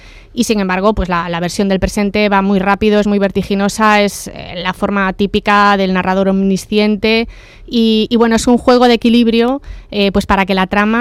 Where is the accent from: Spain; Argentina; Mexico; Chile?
Spain; Galicia; yo soy gallega, adoro Galicia, pero también tengo una segunda patria, que es Cantabria, porque he ido mucho de pequeña, mi padre es de allí, tengo familia allí